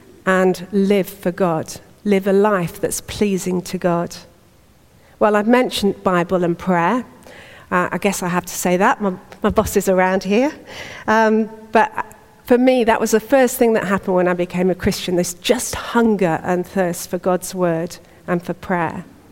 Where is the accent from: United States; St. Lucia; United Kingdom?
United Kingdom; Yorkshire and the Humber; And I have a habit of saying, well, you know, I'm just from Yorkshire. That's my heritage. It's just the way I am.